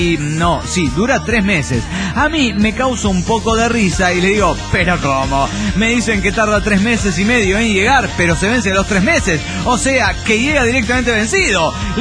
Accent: Mendoza, Argentina; aproveché un viaje a Mendoza, de donde soy realmente yo nativo

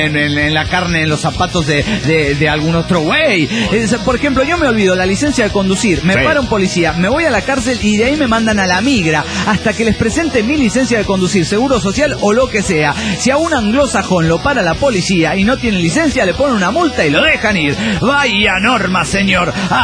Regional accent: Cochabamba, Bolivia; Somos puros de Cochabamba

